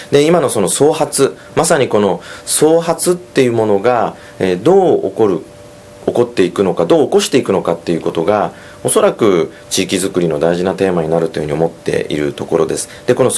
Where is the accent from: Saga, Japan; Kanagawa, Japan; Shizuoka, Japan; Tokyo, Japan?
Saga, Japan; これは佐賀市の地名でございまして、私生まれも育ちも佐賀でございます。